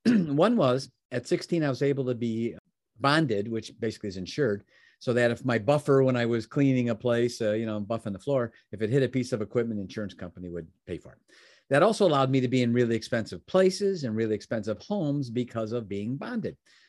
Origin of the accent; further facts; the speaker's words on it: Oak Brook, Illinois, United States; And, you know, and I was from Chicagoland area, world headquarters of McDonald's was there. And I lived in actually the same town where the world headquarters was, Oak Brook.